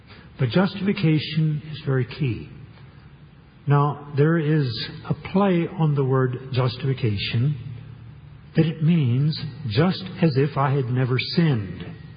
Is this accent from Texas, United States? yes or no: yes; Texas, United States; Now, I grew up in Texas, so I'm embarrassed about this one.